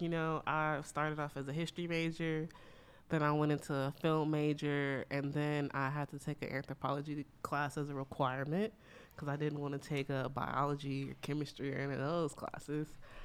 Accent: Los Angeles, California, United States; I grew up in South Central Los Angeles, so me doing Built Not Bought, which was about South Central Los Angeles car culture

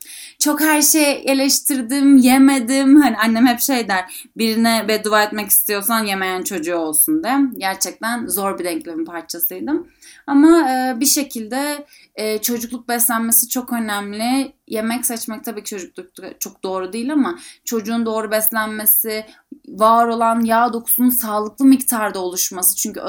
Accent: Bodrum, Muğla, Turkey; Mesela ben Bodrum'da büyüdüm ve büyüdüğümüz zaman bahçemizde mandalina ağaçları vardı.

